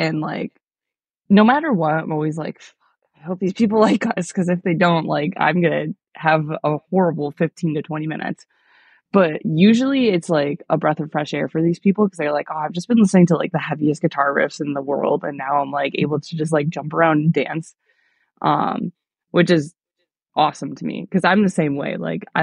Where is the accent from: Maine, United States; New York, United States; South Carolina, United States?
New York, United States; Holley; I grew up closer to Rochester, so I'm from a very, very small farm town called Holly, New York, and it's, like, right next to Brockport, where, like, SUNY Brockport, the college is.